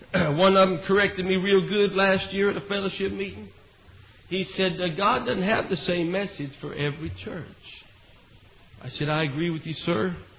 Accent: Idaho, United States; We're from Idaho, and we only been full-time in the ministry for a little over a year.

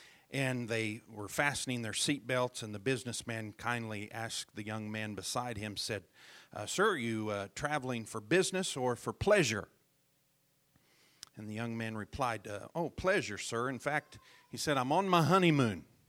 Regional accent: Joplin, Missouri, United States; Growing up there in my hometown near Joplin, Missouri, along the intersection of 20th and Rangeline

